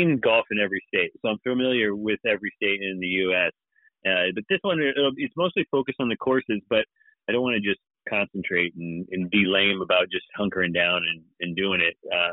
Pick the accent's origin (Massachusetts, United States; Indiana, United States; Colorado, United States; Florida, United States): Indiana, United States; Originally, I was born in Indiana. So I grew up as an Indiana kid